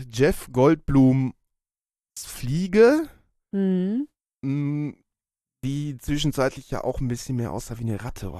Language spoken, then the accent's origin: German; North Rhine-Westphalia, Germany; Das, wir sind aus dem Ruhrgebiet.